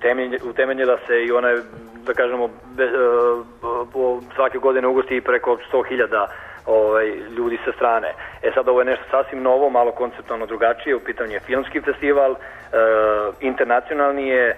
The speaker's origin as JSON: {"language": "Serbian", "town": "Bajina Bašta", "region": "Zlatibor District", "country": "Serbia", "said": "Ja sam inače iz Bajne Bašte"}